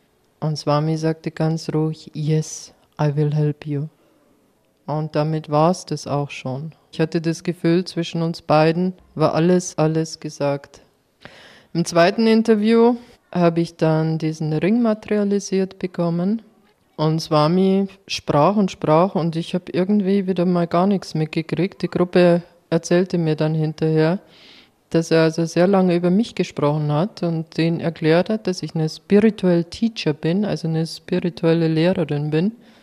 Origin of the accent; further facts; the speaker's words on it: Germany; Wo kommst du her? Und ich war so benebelt, ich sagte dann nur German.